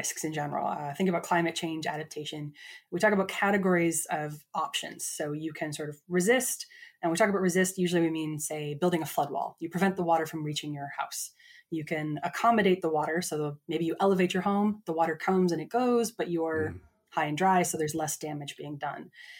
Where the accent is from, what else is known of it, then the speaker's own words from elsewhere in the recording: Minnesota, United States; But then, so I grew up in Minnesota on Lake Superior.